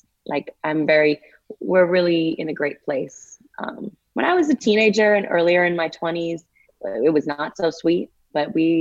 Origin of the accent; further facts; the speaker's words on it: Boston, Massachusetts, United States; also born or lived in New Hampshire; So then I would do the back and forth thing between Massachusetts and New Hampshire.